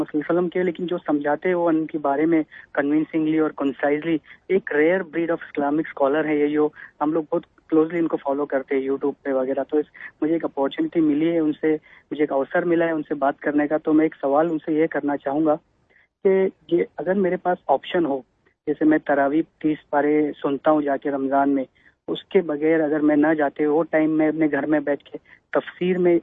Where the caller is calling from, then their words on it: Mumbai, Maharashtra, India; میں ممبئی سے ہوں۔